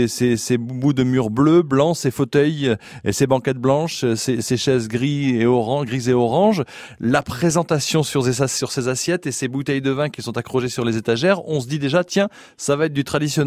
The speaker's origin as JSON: {"language": "French", "town": "Luçon", "region": "Pays de la Loire", "country": "France", "said": "C'est vrai? Je suis de Luçon."}